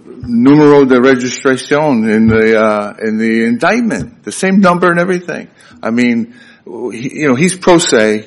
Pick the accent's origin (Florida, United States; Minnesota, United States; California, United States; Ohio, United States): Florida, United States; Miami; I'm from Miami. I assisted him. I'm not a member of the district court here.